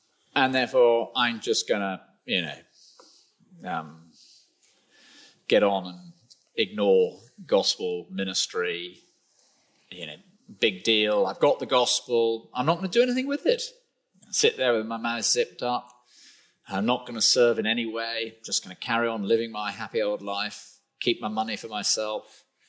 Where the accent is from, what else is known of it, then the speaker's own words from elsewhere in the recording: South West England, United Kingdom; But I come from Cornwall, so, you know, Plymouth is an awful place.